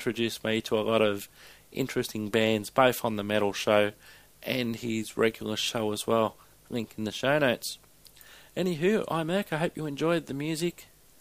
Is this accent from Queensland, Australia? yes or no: no; New South Wales, Australia; And I was still within my home state of New South Wales.